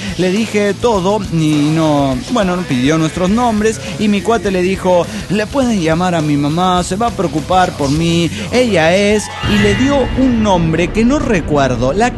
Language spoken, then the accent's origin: Spanish; Mérida, Yucatán, Mexico; de Mérida, Yucatán.